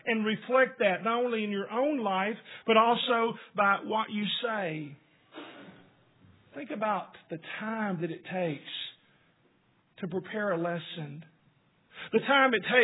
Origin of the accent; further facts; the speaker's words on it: Northport, Alabama, United States; As I was a child growing up in Northport, Alabama, where my father was the minister